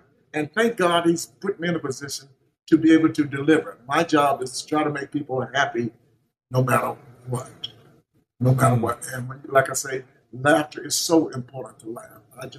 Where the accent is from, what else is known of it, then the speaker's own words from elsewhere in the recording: Atlanta, Georgia, United States; I talk about little funny things about how poor we were growing up in Atlanta.